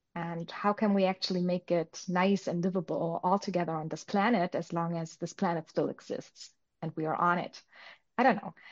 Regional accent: Germany; English is a second language; also born or lived in New York City; Being German, my accent used to be a little better. I used to live in New York City.

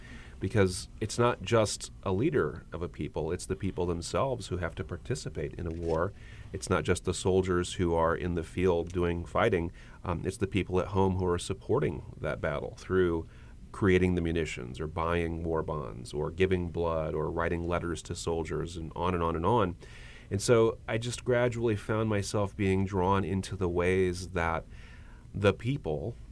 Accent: Nebraska, United States; So I grew up in Nebraska and attended the University of Nebraska.

